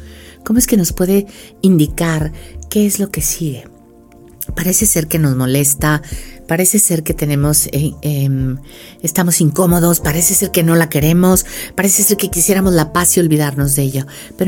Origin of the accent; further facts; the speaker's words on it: Mexico; este tiempo que llevamos aquí viviendo como mexicanas, ¿no?